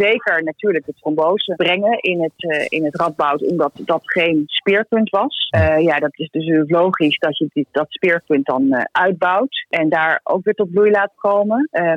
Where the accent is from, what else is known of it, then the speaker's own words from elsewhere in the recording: Amsterdam, North Holland, Netherlands; Maar wie weet joh, misschien onderschatten wij als Amsterdammers wel gewoon hoe leuk de rest van de wereld is.